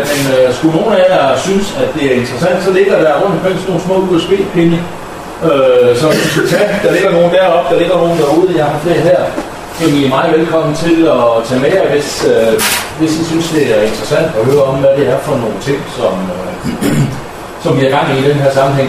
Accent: North Denmark Region, Denmark; Så er Nordjylland mit barndomshjem, jeg er født og opvokset i godt nok på den forkerte side af fjorden i forhold til, hvor vi er nu

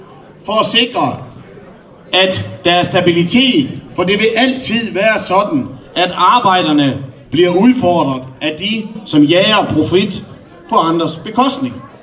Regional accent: Esbjerg, Region of Southern Denmark, Denmark; Den skal lidt højere op, fordi jeg kommer jo fra Esbjerg.

